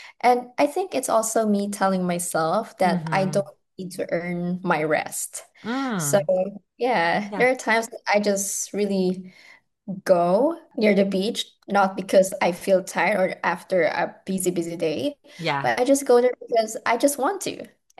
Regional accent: Philippines; Maybe that's me being Filipino, I don't know.

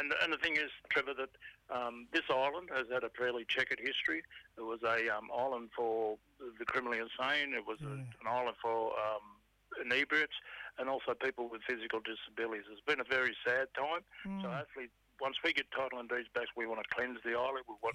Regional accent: Moree, New South Wales, Australia; now in Central Coast, Australia; I'm originally a Gomeroi man. I'm from Moree in northwestern New South Wales. My family relocated to the Central Coast almost 60-odd years ago.

